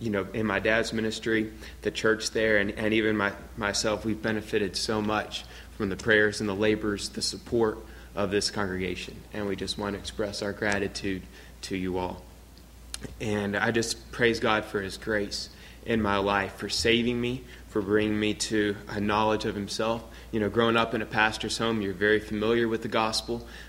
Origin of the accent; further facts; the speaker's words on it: Trinity, Alabama, United States; I'm from Trinity, Alabama